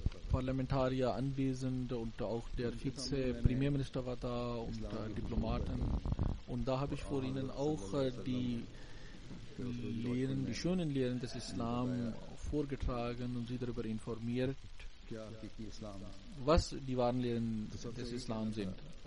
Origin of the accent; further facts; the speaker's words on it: Pakistan; obwohl man als Pakistaner sich dafür doch schämt. Aber das ganze Land wird auch noch in Verruf gebracht